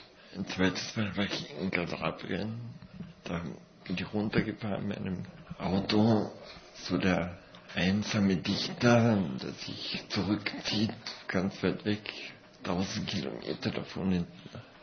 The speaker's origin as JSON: {"language": "German", "region": "Carinthia", "country": "Austria", "said": "ich komme aus Kärnten und da waren immer alle sich hilfsbereit."}